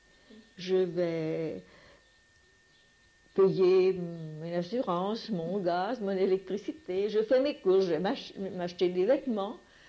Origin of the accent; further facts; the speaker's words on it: Orléans, Centre-Val de Loire, France; Je suis née à Orléans.